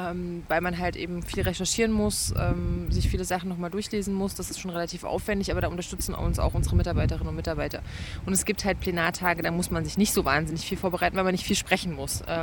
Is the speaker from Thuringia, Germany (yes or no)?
yes; Ilmenau, Thuringia, Germany; Ich komme eigentlich aus Ilmenau und sitze die erste Legislaturperiode im Thüringer Landtag.